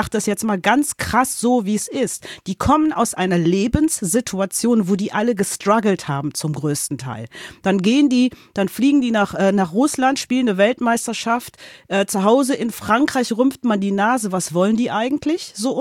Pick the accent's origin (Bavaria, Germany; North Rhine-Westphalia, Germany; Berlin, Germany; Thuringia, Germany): North Rhine-Westphalia, Germany; Cologne; Ich bin in Köln-Kalk aufgewachsen damals.